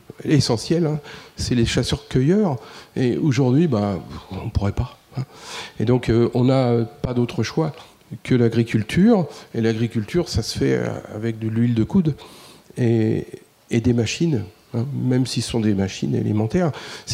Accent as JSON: {"language": "French", "region": "Île-de-France", "country": "France", "tie": "born or raised there", "said": "quand j'étais petit, j'habitais en Brie, et il y avait une ferme à côté de chez moi"}